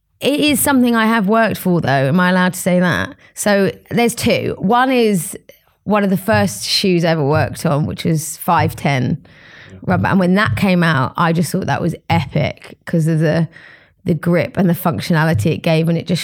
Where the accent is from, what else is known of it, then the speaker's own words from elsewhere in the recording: United Kingdom; I really struggled as a British woman transitioning to different cultures